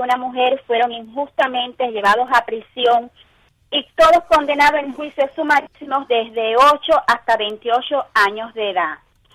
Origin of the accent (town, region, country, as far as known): Cuba